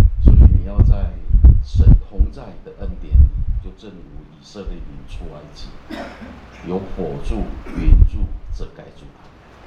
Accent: Taichung, Taiwan; 那回到我家乡后，突然我们是在台中，台中就是台湾的中部

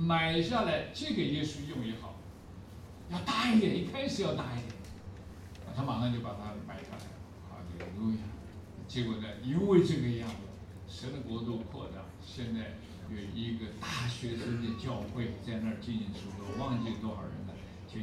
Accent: China; 身为中国人的骄傲，今天是我们中国人得救的时候到了

